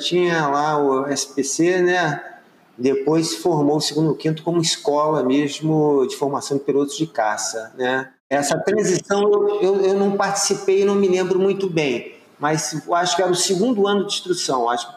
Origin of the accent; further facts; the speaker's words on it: Rio de Janeiro, Brazil; Ah, eu sou carioca, né? Eu sou morador da Vila da Penha, né?